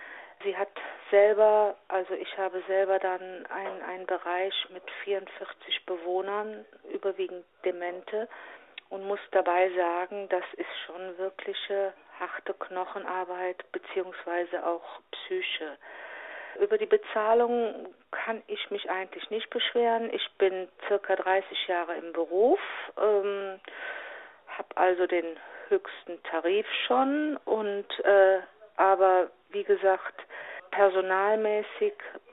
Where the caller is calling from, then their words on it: North Rhine-Westphalia, Germany; Ich komme aus dem Raum Köln-Bonn und arbeite in der Altenpflege.